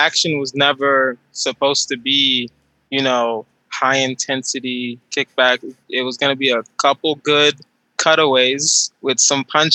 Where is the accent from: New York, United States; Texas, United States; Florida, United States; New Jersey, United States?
Texas, United States; because we are both from Texas, and I've never heard that accent.